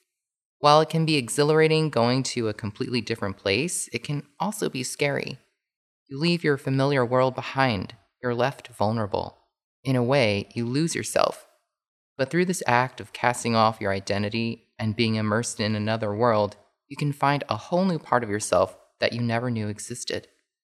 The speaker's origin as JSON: {"language": "English", "region": "New York", "country": "United States", "tie": "born or raised there", "also_born_or_lived": "West Coast", "said": "I grew up in the Lower Hudson Valley in New York State. I also lived on the West Coast for 10 years as an adult, and fall is when I would always get homesick."}